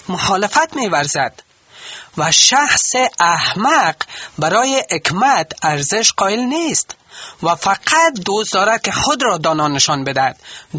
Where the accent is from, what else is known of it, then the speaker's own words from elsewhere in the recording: Afghanistan; ما افغان هستیم، ما پیروای حضرت عیسی مسیح هستیم